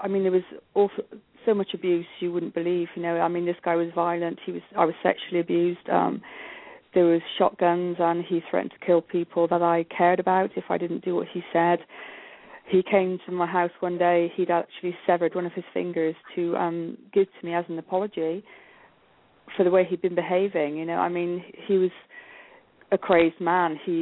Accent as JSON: {"language": "English", "region": "England", "country": "United Kingdom", "tie": "born or raised there", "said": "Okay, I grew up in England, as I said, as I'm calling from. I moved around the country quite a bit because my parents moved around quite a bit."}